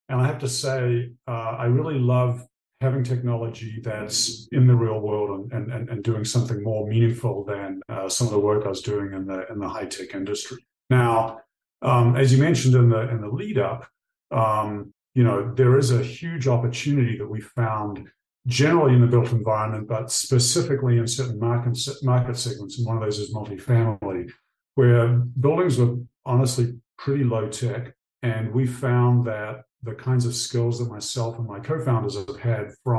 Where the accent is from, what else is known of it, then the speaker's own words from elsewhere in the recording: New Zealand; So I grew up in New Zealand